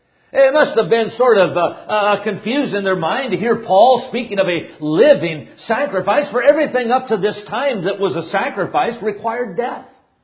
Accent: Wisconsin, United States; now in California, United States; I'm from Wisconsin, transplanted to California.

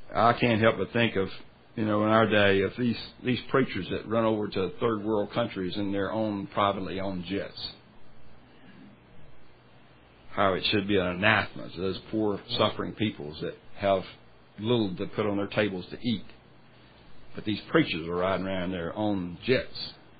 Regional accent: South Carolina, United States; it's in my hometown in South Carolina.

